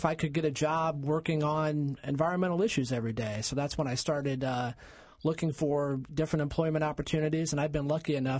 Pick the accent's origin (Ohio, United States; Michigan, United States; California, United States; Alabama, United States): Ohio, United States; I'm from Northwest Ohio, grew up close to Lake Erie